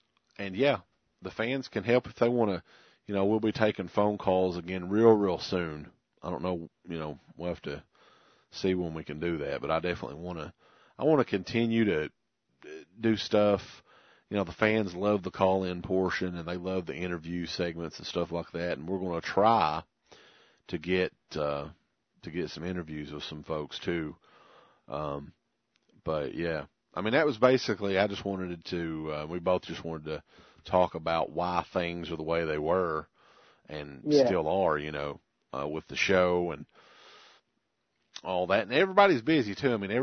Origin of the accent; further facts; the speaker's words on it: Ireland; I'm an Irishman.